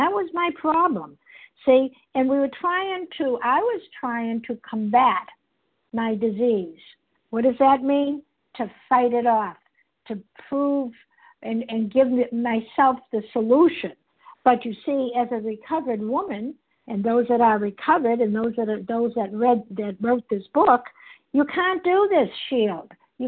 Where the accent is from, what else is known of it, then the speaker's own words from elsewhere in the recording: Boston, Massachusetts, United States; I'm from Boston.